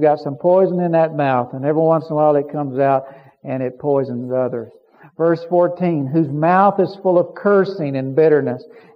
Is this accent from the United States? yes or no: yes; United States; Now, I'm an American, and I believe that we ought to, you know, do a lot of the things that we're doing